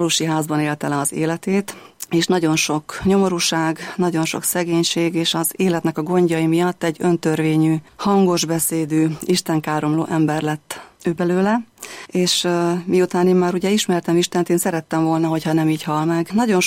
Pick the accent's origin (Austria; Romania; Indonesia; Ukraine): Ukraine; Velyki Berehy, Zakarpattia Oblast; Én Kárpátalján születtem, az egykori Szovjetunióban, egy magyar falucskában, Nagyberegen